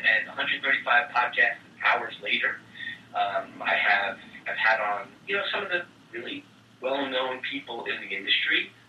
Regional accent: New York, United States; okay, so I'm a New Yorker, he's a New Jersey guy

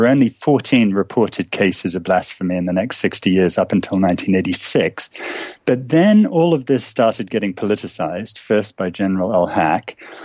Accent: United Kingdom; also born or lived in United States; And as you may tell, I'm half British and half American, and I apologize for the part that's British on that because—

